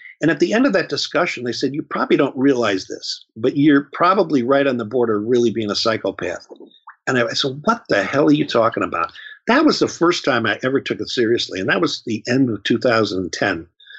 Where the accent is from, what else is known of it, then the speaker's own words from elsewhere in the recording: New York, United States; And it's not just because I'm from New York.